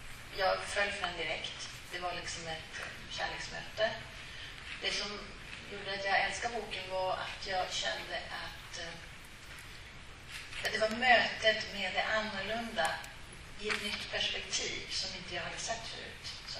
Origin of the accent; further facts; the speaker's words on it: Norrbotten County, Sweden; Jag kom från Norrbotten